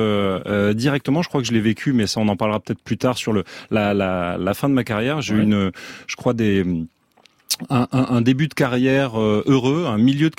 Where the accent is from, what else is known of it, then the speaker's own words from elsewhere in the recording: Nîmes, Occitanie, France; born there; je suis né à Nîmes, une sorte de de bourgeoisie un petit peu qui s'ignore. Nîmes, c'est une ville qui est très protestante à la base. Moi, je suis pas protestant, je suis catholique